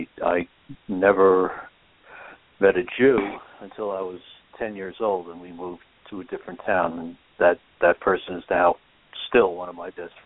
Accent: Ridgefield Park, New Jersey, United States; also born or lived in North Bergen; I was born in Jersey City. My parents had an apartment in North Bergen, which is just a few miles north of Jersey City. And then when I was about 3, they bought their first house in Richfield Park

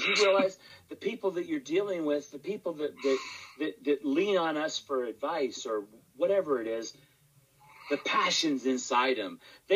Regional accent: Salt Lake City, Utah, United States; I'm LDS. I'm Mormon. Yep. You know, I come from Salt Lake City.

